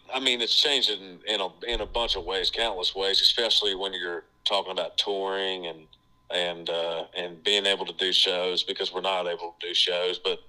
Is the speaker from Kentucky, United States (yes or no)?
yes; Kentucky, United States; Man, I'm from Kentucky, so I'm a big bourbon guy.